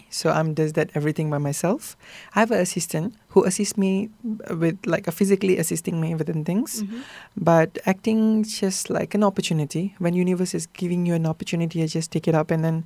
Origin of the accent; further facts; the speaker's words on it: Malaysia; so I'm mixed race of Indian and Nepalese. So mixed parentage. There you go. Additional being a Malaysian.